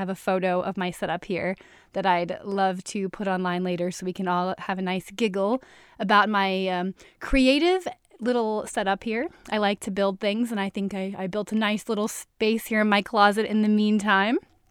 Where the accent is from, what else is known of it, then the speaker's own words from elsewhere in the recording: Richmond, Virginia, United States; I grew up in Richmond, Virginia, and I had never left the East Coast of the United States until I was about 20 years old.